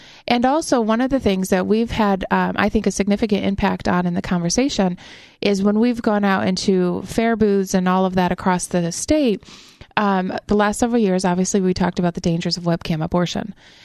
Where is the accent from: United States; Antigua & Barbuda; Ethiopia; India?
United States; New York; I'm a New Yorker. I completely understand.